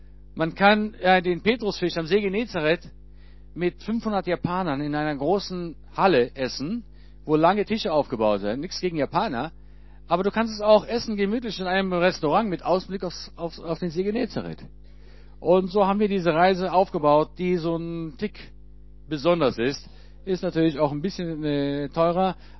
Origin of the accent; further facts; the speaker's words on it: Israel; Wir sind mit ihnen aufgewachsen in Israel. Wir alle ticken anders.